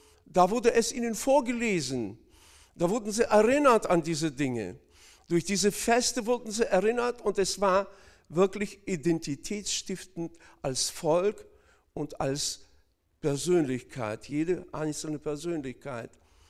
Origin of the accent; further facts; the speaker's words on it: North Kazakhstan Region, Kazakhstan; ich komme aus Nordkasachstan ursprünglich